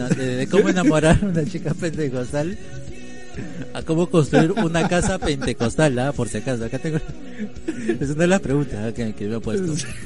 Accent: Peru; creo que es una de las comidas que te recomendaría como peruano

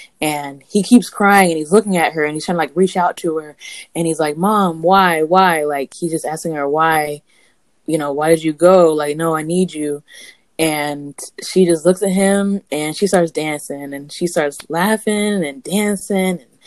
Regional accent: United States; I feel like my perspective on death was influenced by both, you know, growing up in America, but also being half Nigerian.

